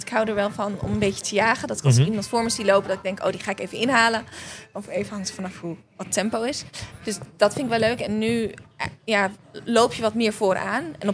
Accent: North Holland, Netherlands; Ik kom uit Noord-Holland, dus dat is nogal vlak.

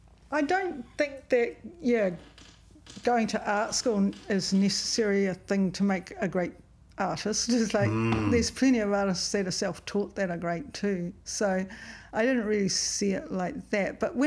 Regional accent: Northland, New Zealand; I came from the Bay of Islands.

